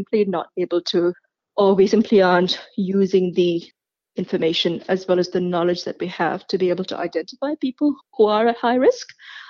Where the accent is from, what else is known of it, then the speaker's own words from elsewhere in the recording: India; Look, I have a specific interest in that field, obviously, because of my own background. I am Indian, but I don't have a lot of clients from that community at this point in time